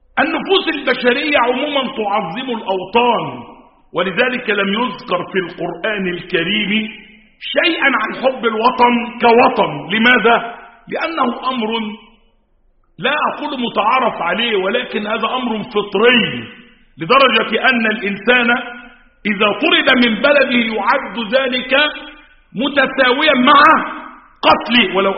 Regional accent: Egypt; فنحن نتحدث عن بلدتنا، ولذلك حينما نتحدث عن مصر وعن أهل مصر فإننا لسنا متحيزين

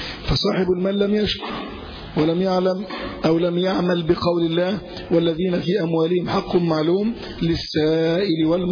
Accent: Egypt; لكن عندنا في مصر

